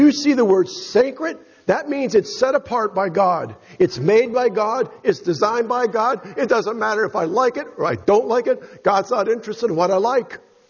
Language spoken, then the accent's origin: English; United States; Frankly, I am an American.